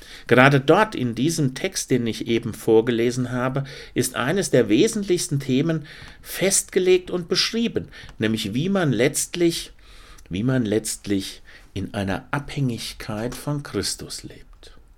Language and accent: German; Hesse, Germany; im hessischen Hinterland, wo ich herkomme